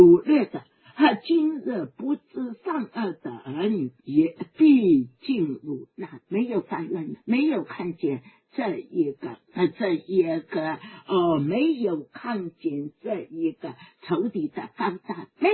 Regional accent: China; 特别是我们中国人对下一代都是很爱的，很爱很爱的

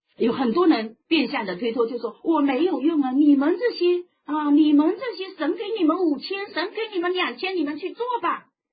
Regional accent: Hong Kong; 所以真的，我们香港人特别的夸张

